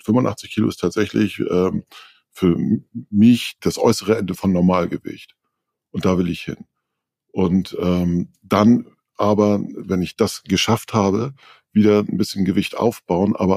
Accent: Northern Germany, Germany; ich bin ja Norddeutscher, ich rede über Tag nicht so viel

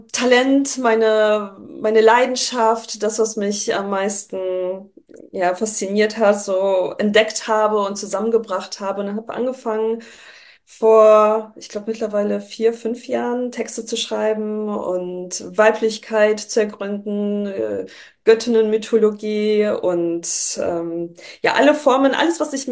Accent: Düsseldorf, North Rhine-Westphalia, Germany; born or raised there; also born or lived in Poland

